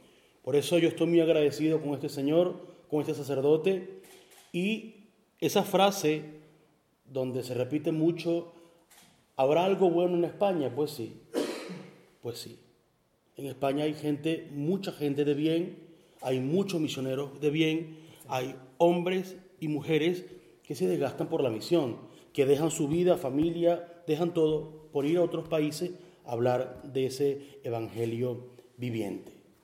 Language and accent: Spanish; Calabozo, Guárico, Venezuela; vengo de Venezuela, de un estado llamado Guárico, y la ciudad se llama Calabozo. Nosotros, esos son los llanos centrales de nuestro país, de Venezuela